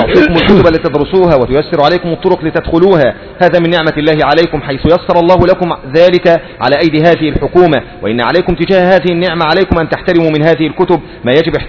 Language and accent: Arabic; Saudi Arabia; وإن كل صحيفة عندنا في السعودية